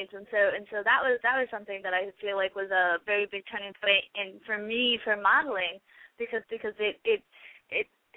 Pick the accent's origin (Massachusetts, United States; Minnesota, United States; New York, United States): New York, United States; And so I grew up in New York State for most of my life